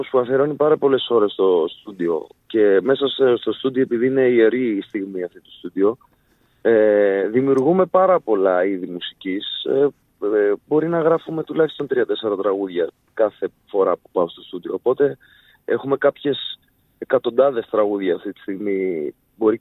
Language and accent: Greek; Athens, Attica, Greece; Εγώ γεννήθηκα και μεγάλωσα στην Αθήνα. Ο πατέρας μου είναι από Λευκάδα, γεννήθηκε και μεγάλωσε στη Λευκάδα. Η μητέρα μου γεννήθηκε και μεγάλωσε στο Αιτωλικό, στο Μεσολόγγι.